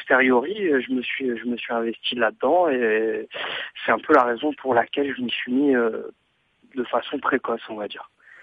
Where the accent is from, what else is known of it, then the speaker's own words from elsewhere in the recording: Toulon, Provence-Alpes-Côte d'Azur, France; moved away as an adult; now in Paris, France; dans une radio locale à Toulon, dans ma ville natale. Puis de 2004 à 2007 sur Radio FG à Paris, quand j'ai émigré vers Paris